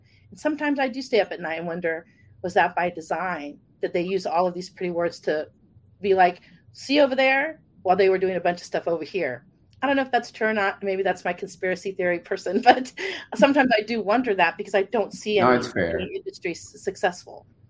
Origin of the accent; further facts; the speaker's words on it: Texas, United States; because I'm from Texas and I spent a lot of time in Oklahoma